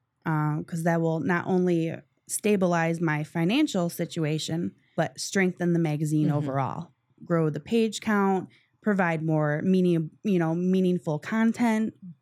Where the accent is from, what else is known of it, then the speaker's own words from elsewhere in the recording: North Branch, Michigan, United States; I was from North Branch, Clifford area. We went shopping in Lapeer.